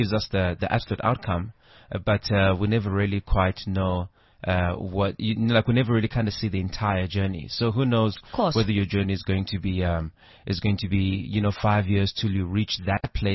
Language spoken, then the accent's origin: English; Johannesburg, Gauteng, South Africa; because in Joburg I'm also from that side.